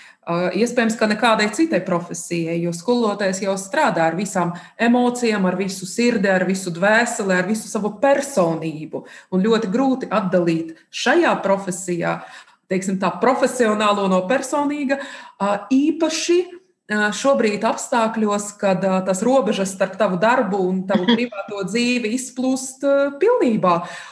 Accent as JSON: {"language": "Latvian", "region": "Saint Petersburg", "country": "Russia", "tie": "born or raised there", "also_born_or_lived": "Ukraine", "second_language": "Latvian", "moved": "as an adult", "lives_now": "Latvia", "said": "es esmu dzimusi Ukrainā, studēju skolu un augstskolā Pēterburgā, un atbraucot Latvijā jau tādos, Brieduma gados"}